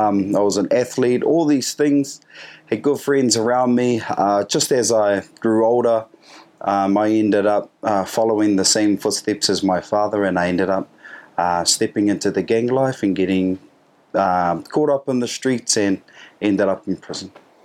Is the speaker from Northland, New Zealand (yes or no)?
yes; Whangarei, Northland, New Zealand; Yeah, I was born there. But around 3 years old, I was raised in Whangarei, which is up in Northland.